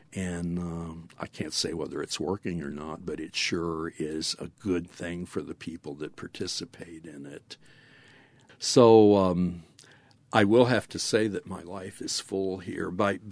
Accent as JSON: {"language": "English", "town": "Lexington", "region": "Kentucky", "country": "United States", "tie": "born or raised there", "said": "You got to realize that when I grew up in Lexington, Kentucky in the 1950s, it was a somewhat provincial town of 70,000 people"}